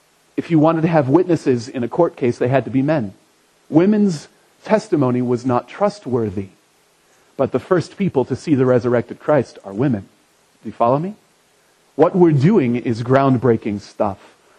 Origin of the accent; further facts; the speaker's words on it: Indiana, United States; also born or lived in West Virginia; Anyway, I grew up in Indiana.